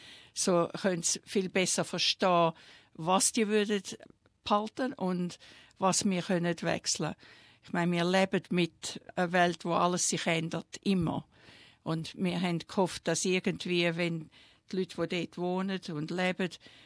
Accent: Melbourne, Victoria, Australia; born there; first language Swiss German; German is a second language; ich bin in Melbourne geboren. Schon lange her. und ich habe Schweizerdeutsch geredet, bis ich etwa 6 Jahre alt war. Erst in der Schule habe ich dann Englisch gelernt. So daheim, mein Vater war Polnisch und meine Mutter Schweizerin.

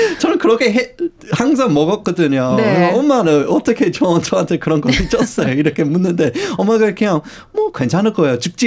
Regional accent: Australia; Korean is a second language; 저는 조금 더러운 호주 사람인

